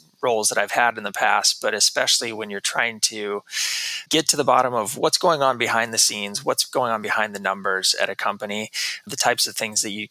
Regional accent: Texas, United States; Well, I grew up in Texas most of my life.

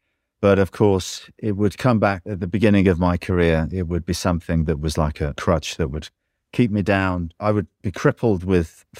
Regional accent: England, United Kingdom; And I'm English, and I'm not used to guns

